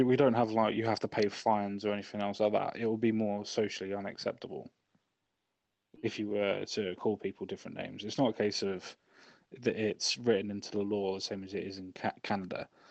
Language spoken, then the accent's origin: English; England, United Kingdom; We're always oppressed. We're English.